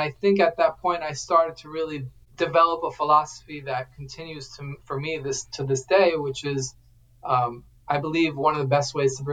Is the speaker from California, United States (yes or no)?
no; New Rochelle, New York, United States; I grew up in New Rochelle, New York. It's a suburb of New York City, a few minutes north of the Bronx. My late father was from Haiti.